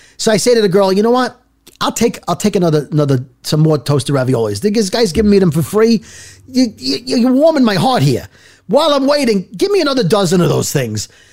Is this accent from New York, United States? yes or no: yes; Brooklyn, New York, United States; I'm from I'm from Brooklyn, by the way. But I live in more northern Jersey than this place is located.